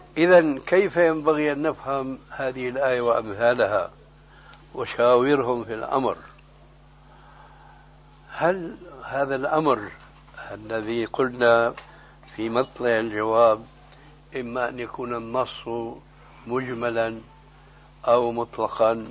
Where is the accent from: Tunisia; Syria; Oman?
Syria; كما يقولون عندنا في سوريا خليط مليط